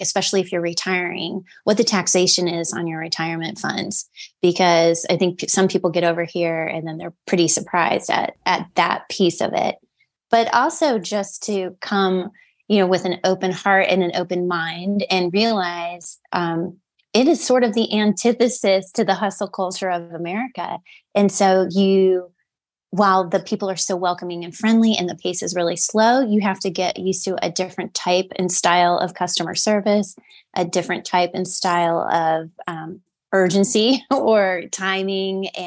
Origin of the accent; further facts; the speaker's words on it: Indiana, United States; You know, we're from Indiana.